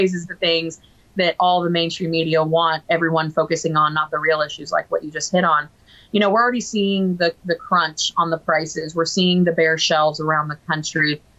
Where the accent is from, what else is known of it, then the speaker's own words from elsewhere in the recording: Florida, United States; This letter that we have teamed up with Darren Soto out of my home state of Florida